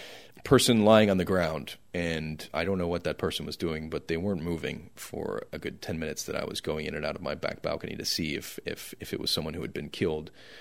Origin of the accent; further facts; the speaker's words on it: Ohio, United States; I'm from Ohio where we had tornado drills in elementary school, and it was very much like that.